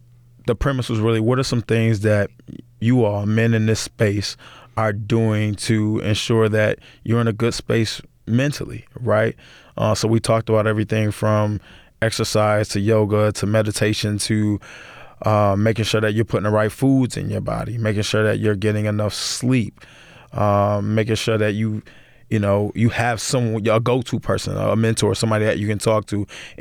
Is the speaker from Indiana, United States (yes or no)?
no; Buffalo, New York, United States; Growing up in Buffalo, growing up in America